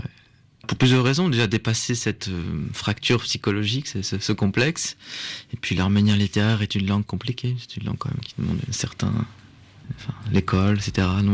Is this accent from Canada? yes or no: no; France; Vraiment, je fais corps avec cette langue, donc oui, je suis de France, je suis d'ici, oui.